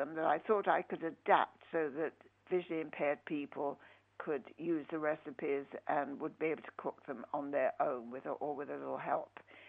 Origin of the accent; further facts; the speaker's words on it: London, United Kingdom; also born or lived in United States; now in Cambridge, United Kingdom; I was living in America at the time. I'm a Londoner through and through, although now I live in Cambridge.